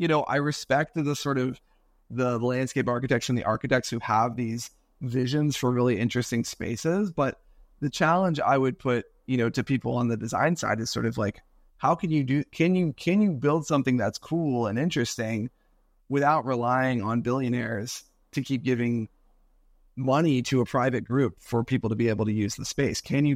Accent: Philadelphia, Pennsylvania, United States; And I'm from the Philadelphia area. We've got a long Quaker tradition here.

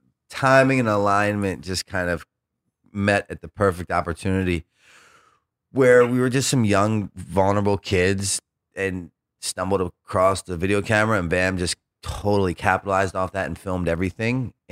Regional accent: Baltimore, Maryland, United States; because I grew up in Baltimore City and there was this one particular corner

